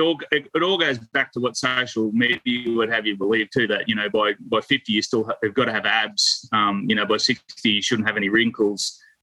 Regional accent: Australia; I'm an Aussie by heart.

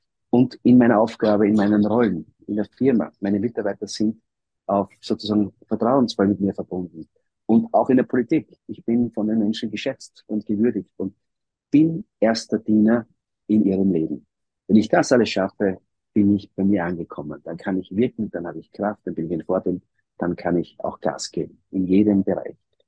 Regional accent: Greece; Psyche ist griechisch, bin ja auch ein Grieche

